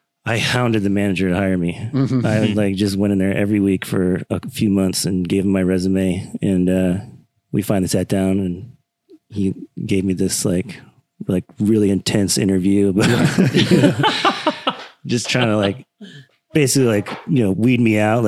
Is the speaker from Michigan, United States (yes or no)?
yes; Detroit, Michigan, United States; So I grew up in Detroit, right outside of Detroit, and started working in bars and restaurants when I was a kid.